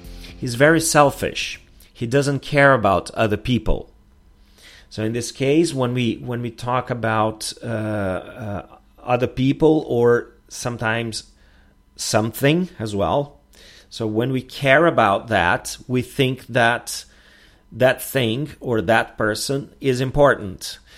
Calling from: Porto Alegre, Rio Grande do Sul, Brazil; English is a second language

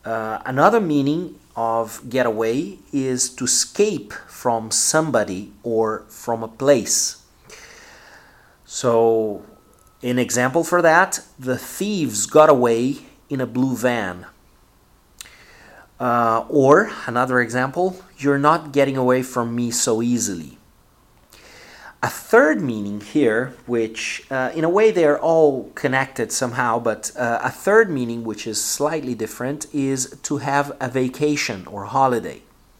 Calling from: Porto Alegre, Rio Grande do Sul, Brazil

